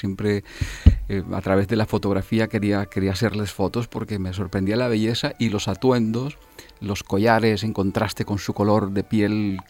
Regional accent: Colombia; born there; yo nací en Colombia y en Sudamérica y había visto pobreza y había visto miseria

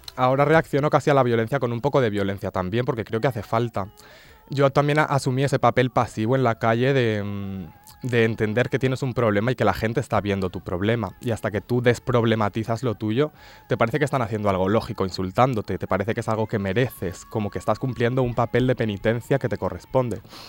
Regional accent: Albacete, Castilla-La Mancha, Spain; Yo soy de Albacete, sí. Lugar hostil, ¿verdad?

